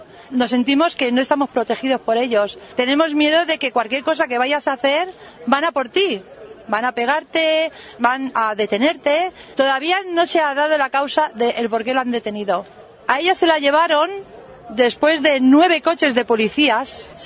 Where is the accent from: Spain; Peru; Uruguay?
Spain; Valencian Community; los primeros que vamos a desconfiar de ellos somos los valencianos. Y yo como española me siento avergonzada.